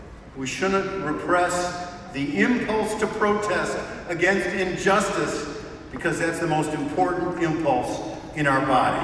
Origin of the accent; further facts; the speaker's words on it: Highland Park, Illinois, United States; Jill Stein actually grew up in my hometown of Highland Park, Illinois.